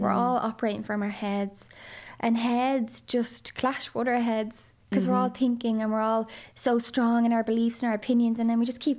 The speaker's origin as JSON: {"language": "English", "town": "Dublin", "region": "Leinster", "country": "Ireland", "tie": "born or raised there", "said": "I grew up in Dublin."}